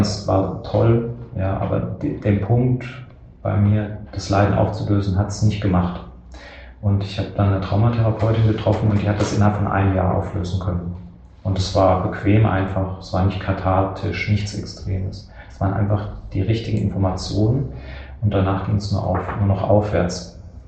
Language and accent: German; Dresden, Saxony, Germany; Und ich komme aus Dresden